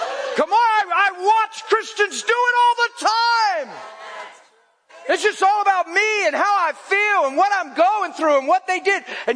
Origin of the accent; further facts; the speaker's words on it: East Coast, United States; Oh, I'm in California. I got you. No, I got you. I'm from the East Coast.